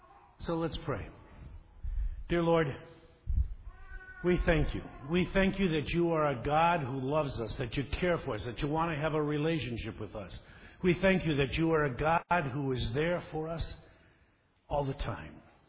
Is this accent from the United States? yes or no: yes; Forest Park, Illinois, United States; I grew up in a suburb of Chicago, Forest Park, Illinois. I grew up in St. John's Lutheran Church at Forest Park.